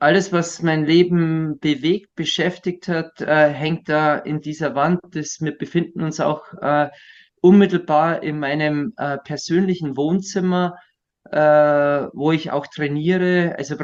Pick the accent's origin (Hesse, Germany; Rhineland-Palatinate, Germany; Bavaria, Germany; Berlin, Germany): Bavaria, Germany; Berchtesgaden; ich komme nicht aus der Gegend wie du, Tim, sondern ich komme aus Berchtesgaden. Und das ist ein wunderbarer Ort, da lebe ich mit meiner Familie